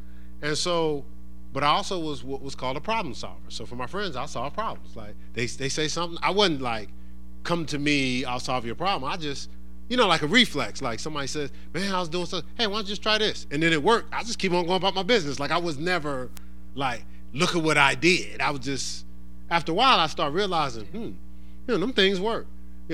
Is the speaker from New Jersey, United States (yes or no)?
yes; New Jersey, United States; Where I'm from, I'm from New Jersey, but I spent a lot of time in New York City because I worked in New York